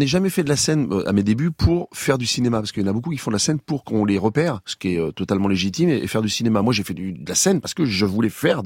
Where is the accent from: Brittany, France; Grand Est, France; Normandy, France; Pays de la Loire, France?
Normandy, France; Rouen; moi, quand j'étais gosse, je n'avais pas la VO. Je viens de Rouen